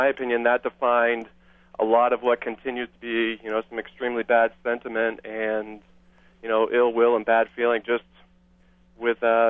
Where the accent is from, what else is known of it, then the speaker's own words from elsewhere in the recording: Maine, United States; being a Boston Red Sox fan growing up in Maine